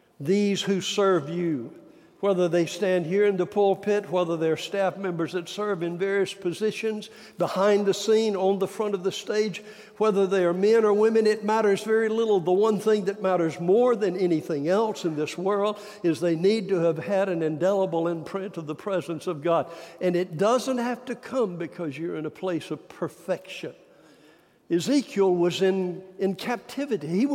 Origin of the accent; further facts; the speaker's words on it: Warner Robins, Georgia, United States; I can remember as a little boy growing up in Warner Robins, Georgia, many years ago.